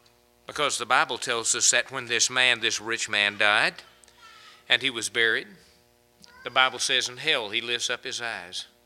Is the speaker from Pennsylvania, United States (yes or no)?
no; Hallsville, Texas, United States; it was a neighbor of mine when I was growing up in Hallsville, Texas, right next door to my house